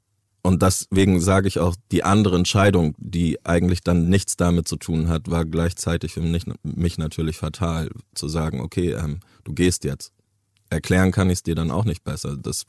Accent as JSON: {"language": "German", "region": "Bavaria", "country": "Germany", "tie": "born or raised there", "moved": "yes", "said": "Ich bin in Bayern groß geworden und dann sind wir in den Norden gezogen."}